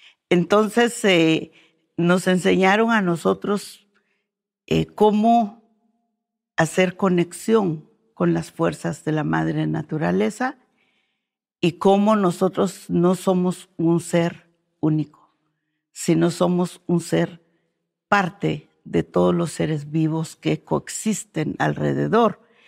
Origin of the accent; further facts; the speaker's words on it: Chimel, Quiché, Guatemala; Nací en Chimel, una aldea que actualmente tiene solamente 8 familias viviendo ahí. Es un bosque nuboso donde nosotros crecimos bastante lejos de las ciudades, las áreas urbanas.